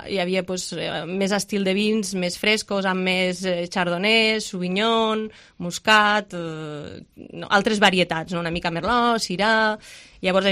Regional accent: Vilalba dels Arcs, Catalonia, Spain; Bueno, els dos som de Vilalba

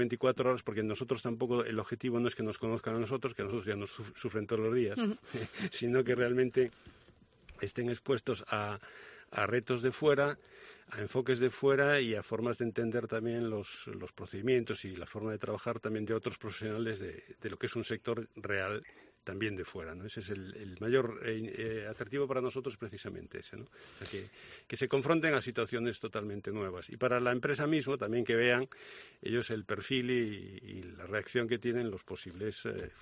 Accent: Galicia, Spain; somos gallegos

